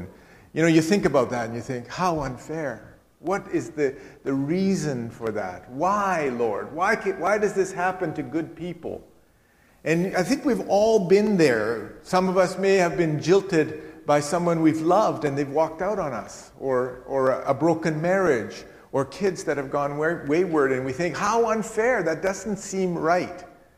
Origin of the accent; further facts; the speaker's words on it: Pakistan; born there; I was born in Pakistan.